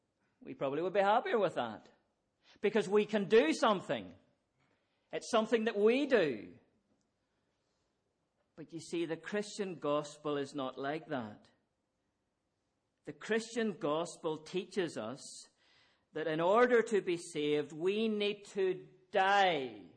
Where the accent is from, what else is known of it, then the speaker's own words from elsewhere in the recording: Northern Ireland, United Kingdom; I grew up in County Antrim.